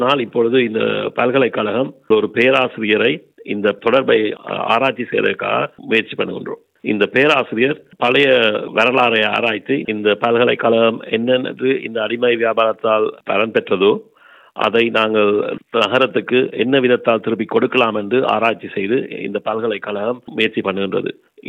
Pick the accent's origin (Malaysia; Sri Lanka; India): Sri Lanka; Jaffna, Northern Province; நான் யாழ்ப்பாணத்தில் 1966 பிறந்தேன்.